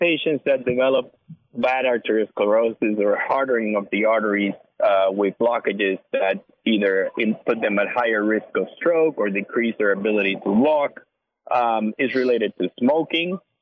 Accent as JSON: {"language": "English", "town": "San Juan", "country": "Puerto Rico", "tie": "born or raised there", "moved": "as an adult", "lives_now": "Long Island, United States", "said": "So first, I grew up in San Juan, Puerto Rico, and then came to Long Island to do my vascular surgery training."}